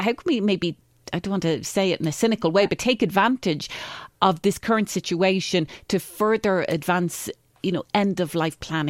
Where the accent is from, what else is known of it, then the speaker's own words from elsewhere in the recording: Ireland; accent: Irish; Very difficult word for me to say with my Irish accent, but that is what Kim does.